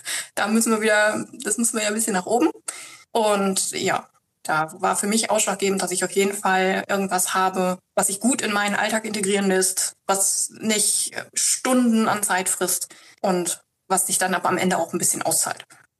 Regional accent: North Rhine-Westphalia, Germany; Ich bin 41, ich komme aus dem Sauerland

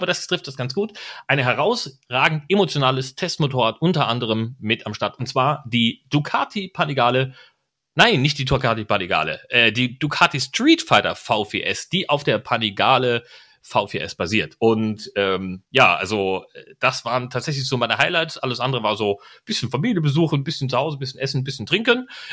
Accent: East Germany, Germany; mein Herz schlägt ostdeutsch. Ich mag die Leute dort, ich komme aus der Ecke

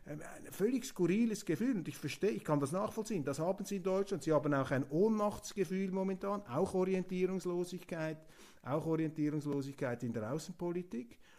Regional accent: Switzerland; aber ich als Schweizer Demokrat sage dann, ja, wer hat denn diese Regierung gewählt?

